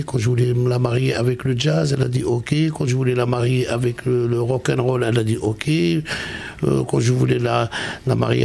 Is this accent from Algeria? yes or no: yes; Algeria; Moi je viens de l'ouest d'Algérie déjà, ouais. On est en plus andalou